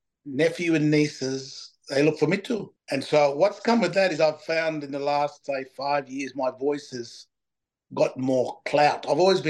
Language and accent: English; Murray Island, Queensland, Australia; now in Brisbane, Australia; I'm from the Kuwait village, and also Arab people of Mer, Murray Island, of Xenarth, otherwise known as Torres Strait. I now live in Brisbane.